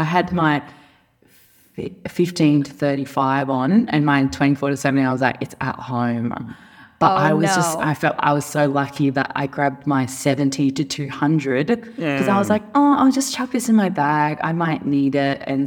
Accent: Adelaide, South Australia, Australia; I'm from Adelaide, South Australia.

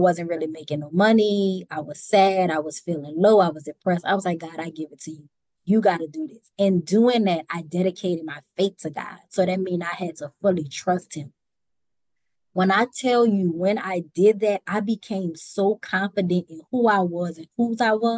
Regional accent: New Orleans, Louisiana, United States; Growing up in New Orleans when I was younger, I always felt like white people and black people were separate.

